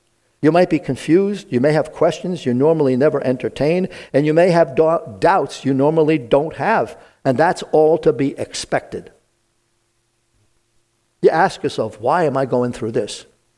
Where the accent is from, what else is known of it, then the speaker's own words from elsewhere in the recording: Brooklyn, New York, United States; As a kid growing up in Brooklyn, I was blessed to live a few blocks away from Prospect Park.